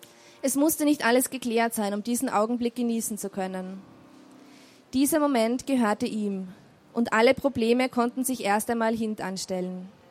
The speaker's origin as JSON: {"language": "German", "country": "Austria", "said": "abgesehen jetzt von meiner Heimat Österreich"}